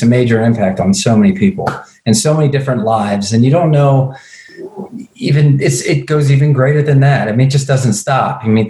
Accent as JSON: {"language": "English", "country": "United States", "said": "I mean, as an American, you know, I just never thought that things like this would happen."}